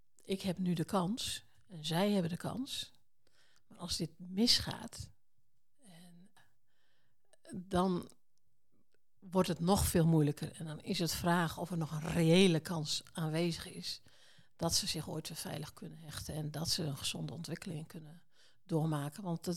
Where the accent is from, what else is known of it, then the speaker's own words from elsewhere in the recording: Friesland, Netherlands; Ja, ik ben een Fries, hè? Wij zijn koppig.